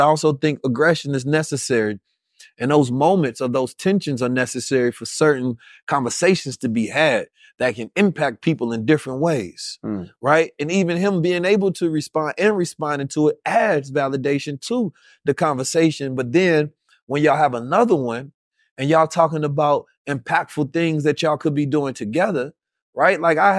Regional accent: Oakland, California, United States; I'm from Oakland. You feel mm-hmm. me? Mm-hmm. You feel me? And the side of me that's not from Oakland is from St. Louis, and that's even worse.

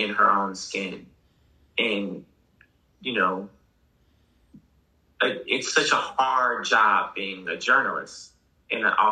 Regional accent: Boston, Massachusetts, United States; She's also from Massachusetts. I was from Boston.

